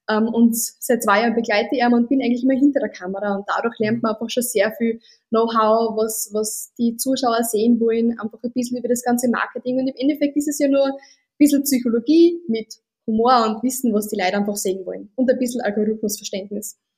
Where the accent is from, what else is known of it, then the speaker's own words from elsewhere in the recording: Styria, Austria; als wie bei uns in der Steiermark